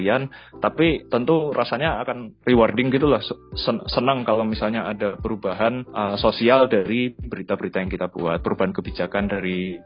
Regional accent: Surabaya, East Java, Indonesia; Aku sebagai orang Jawa, sebagai orang Surabaya, tentu jadi punya perspektif baru gitu

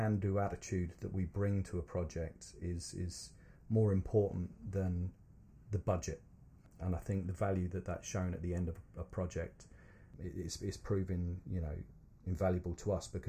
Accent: Ireland; I think, look, we're from Ireland, and we're always going to have our main base there.

